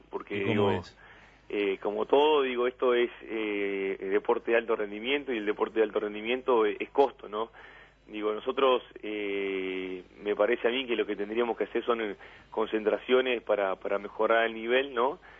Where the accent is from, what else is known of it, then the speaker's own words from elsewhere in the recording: Colonia del Sacramento, Colonia, Uruguay; No, de la ciudad mismo de Colonia.